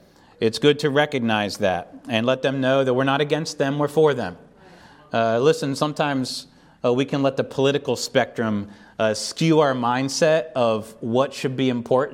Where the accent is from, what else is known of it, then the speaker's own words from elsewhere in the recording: Pennsylvania, United States; And so I remember we back in the hometown where I grew up in Pennsylvania, we have some fellow people here from Pennsylvania as well.